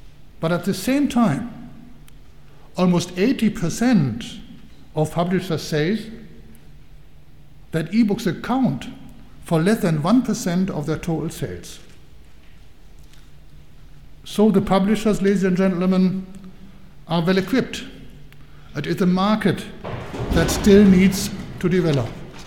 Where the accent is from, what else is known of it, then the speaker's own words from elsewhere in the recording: Germany; English is a second language; you have no doubt that I'm a German, as Arno de Kemp is a Dutch, and you heard from my accent. But I try hard not to spoil my pronunciation and to become too English. I try hard to stay German.